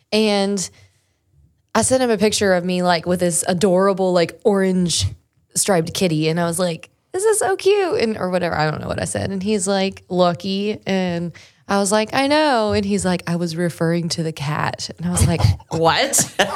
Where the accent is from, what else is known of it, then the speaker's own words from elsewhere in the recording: Newark, Ohio, United States; now in Nashville, United States; Newark, Ohio, just like a farm town pretty much in Ohio, right in the middle, central Ohio.